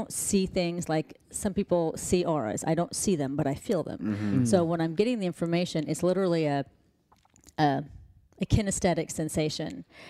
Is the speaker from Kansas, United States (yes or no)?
yes; Wichita, Kansas, United States; I am originally from Wichita, Kansas, actually, and from a Middle Eastern family, went to Catholic schools, your typical Midwestern upbringing.